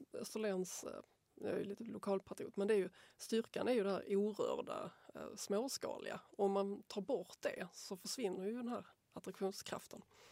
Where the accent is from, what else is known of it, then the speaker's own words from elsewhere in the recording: Rörum, Skåne, Sweden; also born or lived in Helsingborg; Men jag flyttade till Rörum när jag var 2.